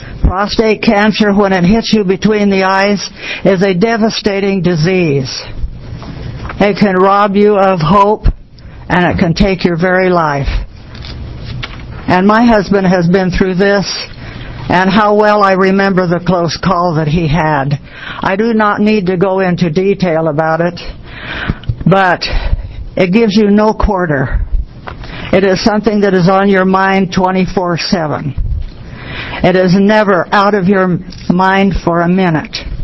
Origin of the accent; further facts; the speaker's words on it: Pilot Rock, Oregon, United States; from Pilot Rock, Oregon.